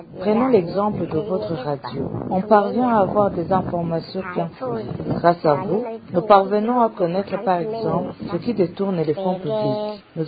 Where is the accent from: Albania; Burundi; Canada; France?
Burundi; Pour moi, en tant que Burundais, la radio joue un grand rôle